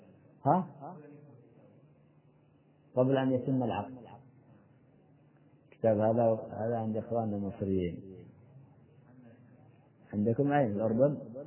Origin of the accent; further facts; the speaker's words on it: Yemen; لذلك ما يقال عندنا في اليمن